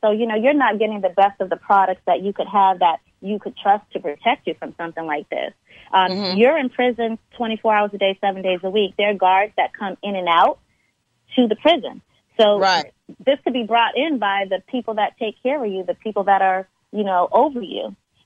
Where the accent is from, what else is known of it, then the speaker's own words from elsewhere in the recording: Boston, Massachusetts, United States; I'm from Boston, Massachusetts.